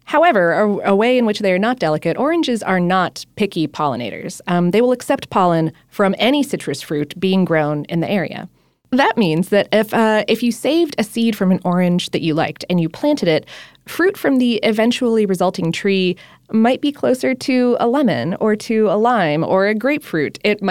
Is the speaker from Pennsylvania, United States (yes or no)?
no; Florida, United States; Growing up in Florida, I wound up having a lot of friends who had like citrus trees in their yards and stuff like that.